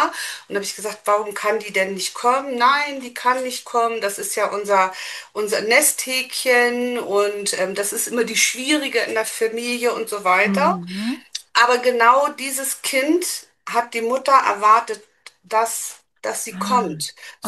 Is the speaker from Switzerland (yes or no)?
no; Hamburg, Germany; Ich bin Hamburgerin, aber ich wohne nicht mehr in Hamburg. Ich wohne ein bisschen außerhalb.